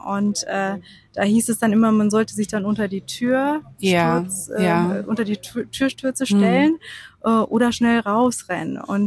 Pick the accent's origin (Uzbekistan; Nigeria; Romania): Romania; Bucharest; Ich bin in Rumänien aufgewachsen bzw. geboren und in Bukarest. Und da war jetzt die Gegend, in der ich dort gelebt habe, natürlich sehr von dem kommunistischen Plattenbau stark